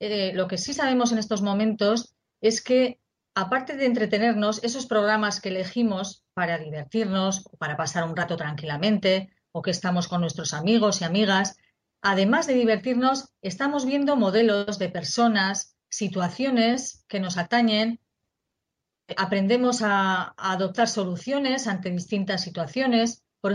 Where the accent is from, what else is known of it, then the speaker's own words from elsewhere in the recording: Basque Country, Spain; Spanish is a second language; En mi tierra decimos arratsaldeon, porque también hablamos, en el País Vasco hablamos, además de la lengua española, hablamos euskera.